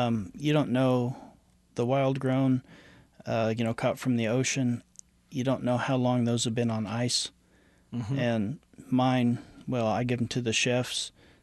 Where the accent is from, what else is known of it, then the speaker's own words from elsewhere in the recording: Wellington, United States; North of Odessa. It's a small town called Wellington.